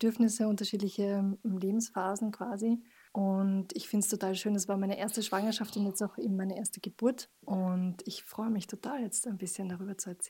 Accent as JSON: {"language": "German", "region": "Vienna", "country": "Austria", "tie": "born or raised there", "lives_now": "Burgersdorf, Austria", "said": "Ich bin in Wien aufgewachsen und wohne jetzt mittlerweile mit meinem Mann in Burgersdorf draußen."}